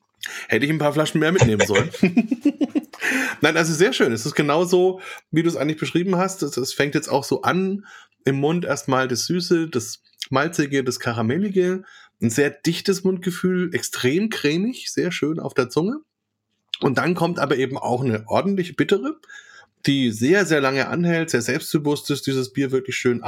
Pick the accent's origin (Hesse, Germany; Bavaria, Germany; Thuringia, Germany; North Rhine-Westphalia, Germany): Bavaria, Germany; mich als Franke holt das absolut ab